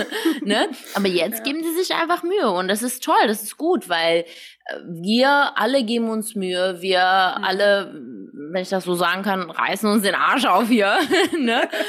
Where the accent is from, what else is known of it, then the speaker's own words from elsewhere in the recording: Germany; ich bin halt in Deutschland aufgewachsen. Wir wussten, dass wir nicht mehr in den Iran zurück können.